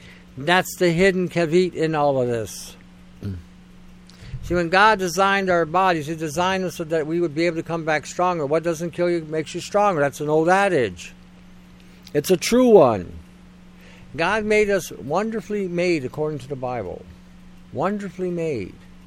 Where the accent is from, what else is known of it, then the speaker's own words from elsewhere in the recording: Canada; As a Canadian, do we really want to vote?